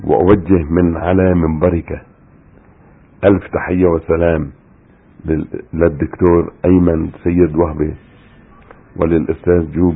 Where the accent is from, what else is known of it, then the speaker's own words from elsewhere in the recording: Aleppo, Aleppo Governorate, Syria; إلا من محاولات قليلة جدا، بدأها عندنا في حلب